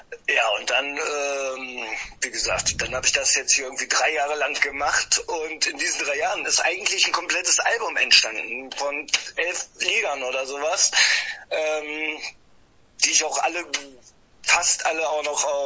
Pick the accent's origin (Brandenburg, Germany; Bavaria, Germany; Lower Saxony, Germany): Lower Saxony, Germany; Einbeck; now in Lübeck, Germany; wir sind damals zu einem Konzert hier in meine alte Heimatstadt Einbeck gefahren